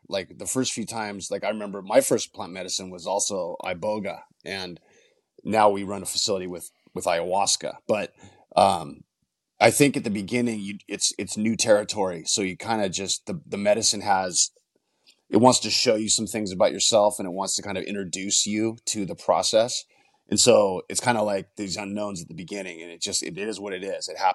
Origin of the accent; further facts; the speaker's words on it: Los Angeles, California, United States; So I'm from Los Angeles. I'm a fourth generation LA guy, which is unheard of these days.